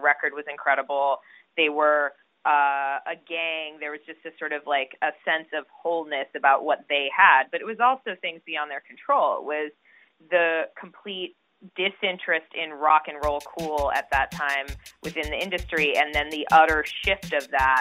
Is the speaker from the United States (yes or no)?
yes; New Mexico, United States; moved away as an adult; I'm from New Mexico. I grew up, you know, Southwestern girl, kind of enamored of big city life. And I moved to Philadelphia to go to college.